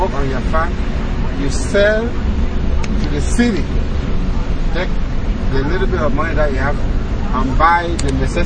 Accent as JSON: {"language": "English", "country": "Cameroon", "said": "I come from Cameroon, yes."}